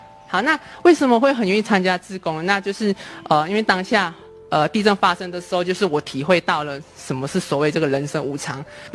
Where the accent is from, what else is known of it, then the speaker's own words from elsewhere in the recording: Indonesia; Chinese is a second language; 我是来自印尼的外籍生。那在印尼的家乡呢是很少地震的，就是我家乡部分那边是很少地震的。那我已经4年多已经没有回过家了